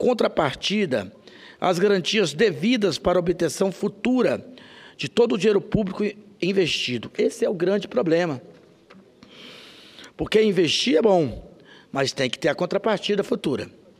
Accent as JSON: {"language": "Portuguese", "town": "Alexânia", "region": "Goiás", "country": "Brazil", "tie": "born or raised there", "said": "porque eu sou nascido em Corumbá de Goiás, criado em Alexânia"}